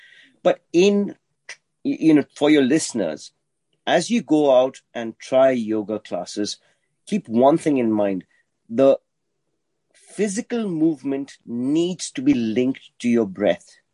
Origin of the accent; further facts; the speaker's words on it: India; Growing up in India, 70s and 80s, India was a closed country, so you couldn't import things in.